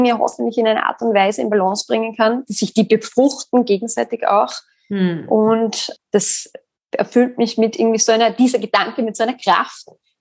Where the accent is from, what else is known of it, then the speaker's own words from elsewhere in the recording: Austria; ich bin 33 und bin Österreicherin und wohne mit meiner Familie in Wien.